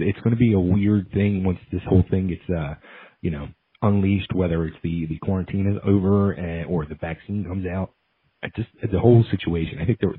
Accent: Philadelphia, Pennsylvania, United States; now in Nashville, United States; Like I'm originally from Philly, but I'm down here in Nashville now

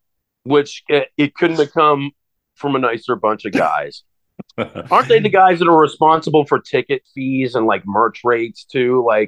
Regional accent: Pittsburgh, Pennsylvania, United States; Like, growing up in Pittsburgh, I remember … kind of blew my mind.

